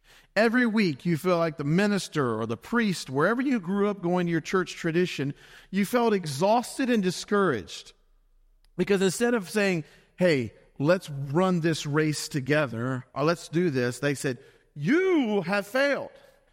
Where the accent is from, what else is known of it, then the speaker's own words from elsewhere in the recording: the South, United States; I grew up in the South, and, you know, we offered an invitation every Sunday, and nobody ever walked.